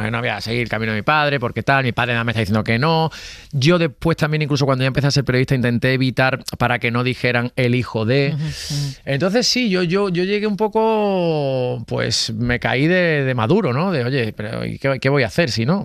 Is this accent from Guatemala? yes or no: no; Andalusia, Spain; moved away; llevo ya muchos años sin vivir en mi tierra, en Andalucía, en Cádiz, en Sevilla, en la ciudad también en la que vivía, viven mis padres